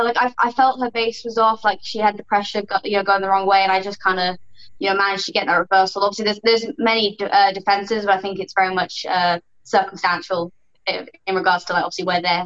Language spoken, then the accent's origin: English; United Kingdom; I'm British, obviously.